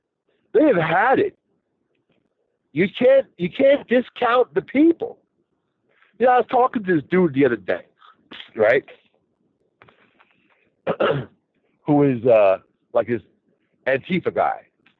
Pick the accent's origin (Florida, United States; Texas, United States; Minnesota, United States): Texas, United States; El Paso; born there; And by the way, I was born in El Paso, Texas, man. In 1966, in the desert